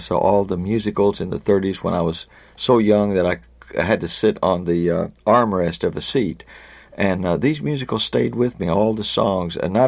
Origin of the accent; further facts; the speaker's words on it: Oklahoma, United States; I came from Oklahoma. Everything there was strictly cowboy music